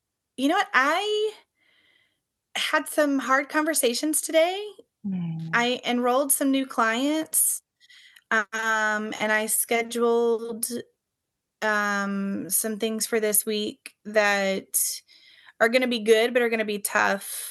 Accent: Louisiana, United States; also born or lived in Houston / Brooklyn / Philadelphia; I grew up in Louisiana on a farm in Louisiana. My family is all still there.

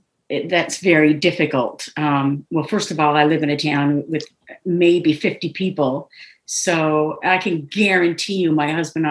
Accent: Canada; being Canadian, we're allowed to smoke weed here.

